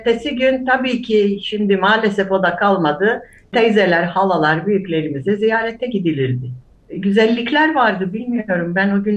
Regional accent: Istanbul, Turkey; Tabii ki burada doğdum, İstanbul'da doğdum. Hı-hı. Yine orada Galata'larda, Kuledibi, kendi aramızda konuştuğumuz zaman Kuledibi çocuğuyuz deriz. Hı-hı. Oralarda yaşadık, büyüdük, yani ergenliğe kadar.

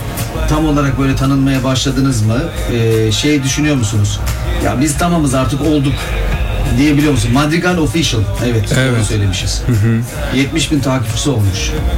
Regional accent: Bursa, Turkey; Şimdi Bursalıyım dedim.

